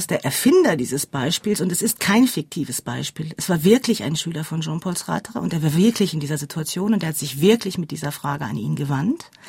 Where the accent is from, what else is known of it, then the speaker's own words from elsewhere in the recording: Germany; insbesondere ich als Deutsche denken natürlich